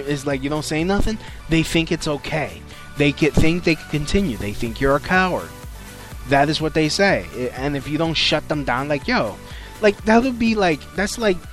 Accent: Brooklyn, New York, United States; So, hey, I'm from Brooklyn. I'm a New York City kid.

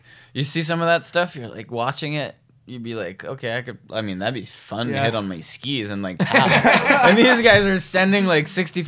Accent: Quebec, Canada; Well, I'm from Quebec.

